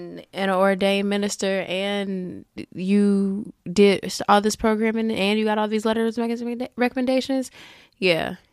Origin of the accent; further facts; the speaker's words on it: Florida, United States; And I'm from Florida. Boy, y'all do us dirty.